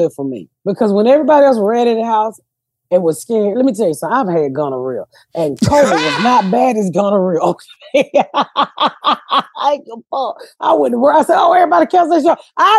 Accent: Georgia, United States; I can't say that. I'm from Georgia. I say screep. I say shrimp.

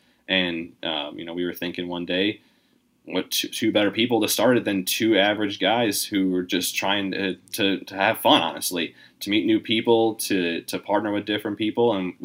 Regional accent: Indiana, United States; now in Arizona, United States; You know, I'm originally from Indiana, so golf was obviously, you know, it's a summertime sport out there.

